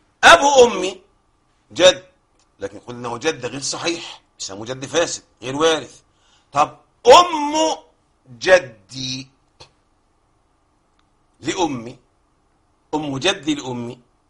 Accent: Egypt; عندنا في مصر في مصر

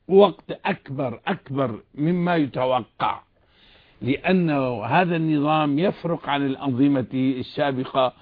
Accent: Syria; الوضع عندنا في سوريا

